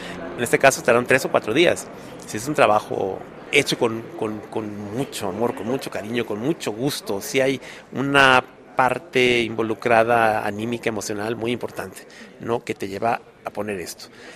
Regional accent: Sonora, Mexico; Yo soy de Sonora, que es frontera con Estados Unidos

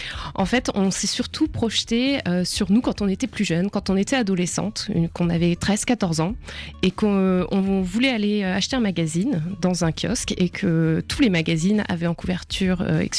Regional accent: Paris, Île-de-France, France; Ben nous, déjà, on y pensait avant parce qu'on est Parisienne et qu'on se voit pas représentée.

